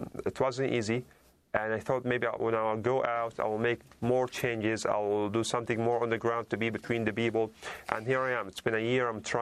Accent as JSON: {"language": "English", "town": "Deir al-Balah", "region": "Gaza Strip", "country": "Palestine", "said": "I'm originally from Deir al-Balah city. I'm originally from Gaza Strip."}